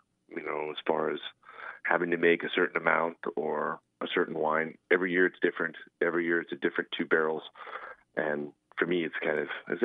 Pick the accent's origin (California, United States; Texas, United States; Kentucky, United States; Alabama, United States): California, United States; I just said I'm pretty much born and raised in Napa Valley.